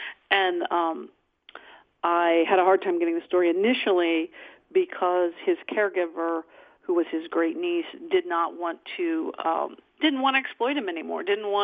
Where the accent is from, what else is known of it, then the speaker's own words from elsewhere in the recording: Urbana, Ohio, United States; I'm from Urbana, Ohio, and my mom worked at a factory there off and on as I was growing up.